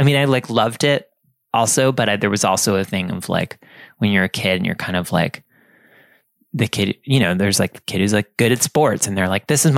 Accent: Sleepy Hollow, New York, United States; I grew up in Sleepy Hollow, New York. And it's like basically contiguous with this town called Tarrytown.

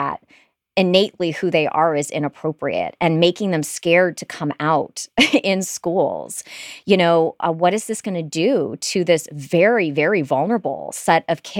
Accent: Michigan, United States; I was so fascinated by this because I'm not from Florida. I'm from Michigan.

